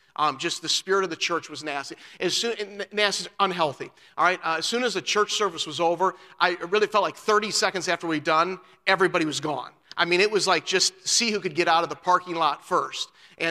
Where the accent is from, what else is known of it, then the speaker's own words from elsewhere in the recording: Marquette, Iowa, United States; I'm a Midwesterner. I grew up in Marquette, Iowa. Midwestern people, we're hardy folk.